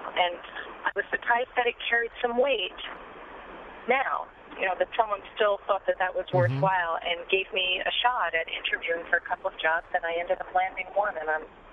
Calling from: Westfield, New Jersey, United States; I'm from Westfield, New Jersey.

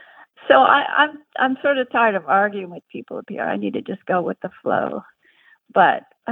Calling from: Shelton, Washington, United States; also born or lived in San Diego; I'm calling from Shelton, Washington.

